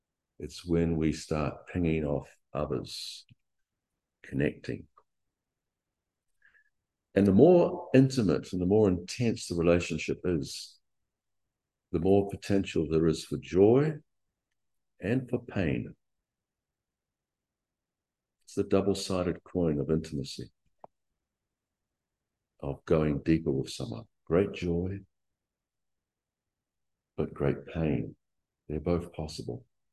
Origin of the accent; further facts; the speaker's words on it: Christchurch, Canterbury, New Zealand; And I grew up in Christchurch where it was normal to have a 6-foot paling fence around every property.